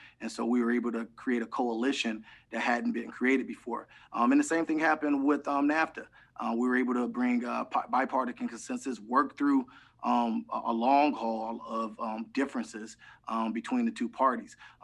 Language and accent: English; Cleveland, Ohio, United States; like the community I grew up in Cleveland, Ohio, changed and revitalized